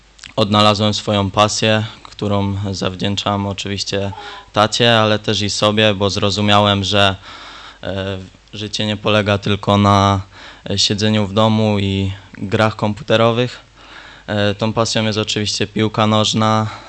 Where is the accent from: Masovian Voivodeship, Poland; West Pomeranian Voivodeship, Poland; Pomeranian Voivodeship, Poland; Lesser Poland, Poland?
Lesser Poland, Poland; Chełmek; also born or lived in Tychy; Pochodzę z Chełmka. Urodziłem się w Tychach.